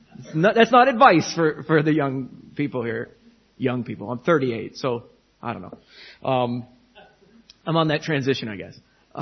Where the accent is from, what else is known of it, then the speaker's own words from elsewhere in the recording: New England, United States; I grew up in the Roman Catholic Church in New England